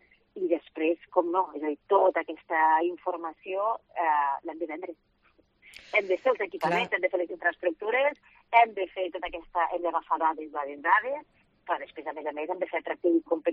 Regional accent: Catalonia, Spain; Jo, saps que soc del Priorat i ho he vist durant molts anys

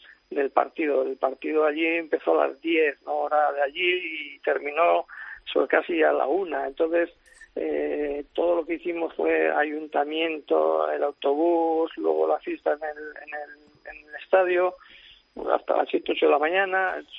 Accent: Zaldibar, Basque Country, Spain; No, estoy en mi pueblo de Zaldívar

